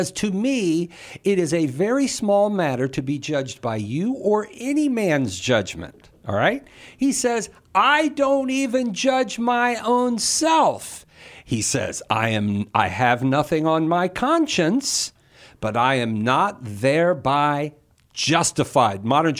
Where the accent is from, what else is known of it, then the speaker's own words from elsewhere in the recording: Falls Church, Virginia, United States; That's my old stomping grounds, man. I was raised in Falls Church, Virginia. We used to play Herndon in football.